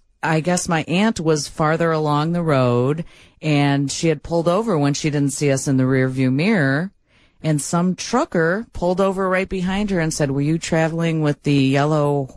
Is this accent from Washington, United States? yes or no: no; Brookfield, Illinois, United States; Because I grew up in Brookfield. There was one Jewel.